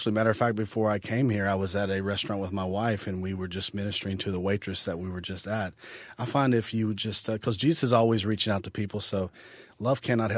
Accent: Concord, North Carolina, United States; They asked me where I was from. I told them in Concord, Charlotte area

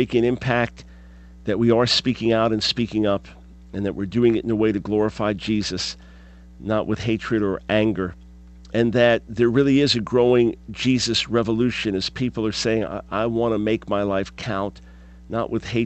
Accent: New York, United States; the house where I grew up in Long Island, in front of the synagogue where I was bar mitzvahed

